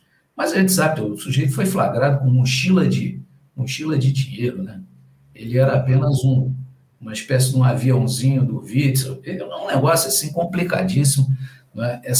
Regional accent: Rio de Janeiro, Brazil; Pessoal, eu como carioca, né, a gente gosta de falar do túnel, né?

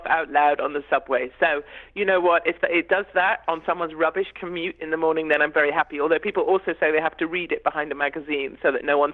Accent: United Kingdom; I'm a Brit

